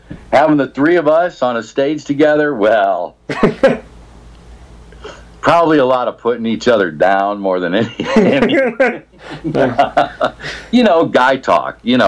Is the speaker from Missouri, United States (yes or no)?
yes; St. Louis, Missouri, United States; I'm a St. Louis guy. I grew up in St. Louis. I live in St. Louis again. I moved back to my hometown.